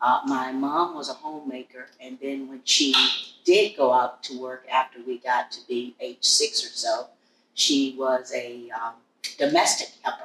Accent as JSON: {"language": "English", "town": "Amherst County", "region": "Virginia", "country": "United States", "tie": "born or raised there", "said": "So I grew up in Amherst County."}